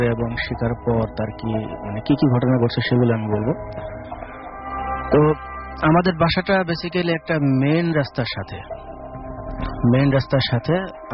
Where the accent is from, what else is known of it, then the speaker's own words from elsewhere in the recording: Melandaha, Mymensingh Division, Bangladesh; now in Dhaka, Bangladesh; আমার জেলা হচ্ছে জামালপুর জেলা, মেলান্দহ থানা।